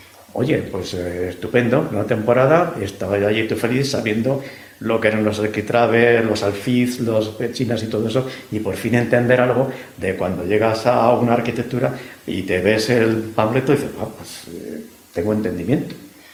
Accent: Madrid, Community of Madrid, Spain; yo soy madrileño de pro

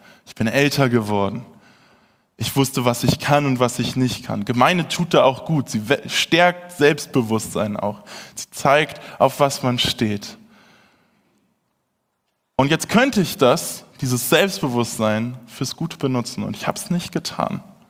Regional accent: Hamburg, Germany; Ich bin in Hamburg groß geworden

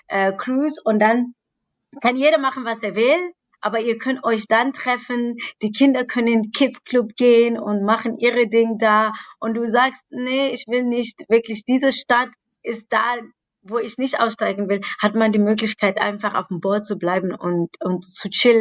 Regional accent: South Africa; German is a second language; Aber dann bin ich in meiner Heimat, Südafrika

